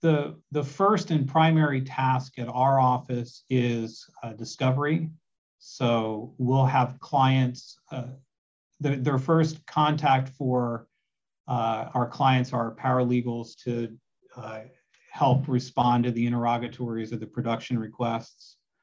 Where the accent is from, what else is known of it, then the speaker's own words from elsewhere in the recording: New Jersey, United States; now in California, United States; I'm from New Jersey. I went to LaSalle University.